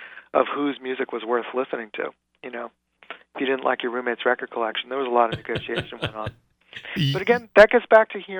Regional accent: New York City, New York, United States; I grew up in New York City in the 70s.

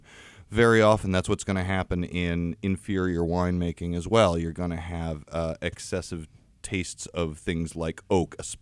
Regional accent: New Jersey, United States; I think, I'm from New Jersey, yeah, originally, and so don't hold that against me.

